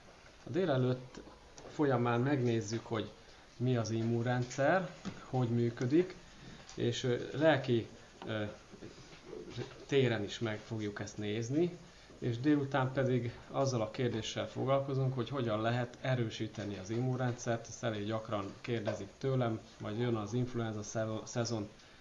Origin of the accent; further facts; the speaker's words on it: Nemesvámos, Veszprém County, Hungary; Nemes Vámosról jöttem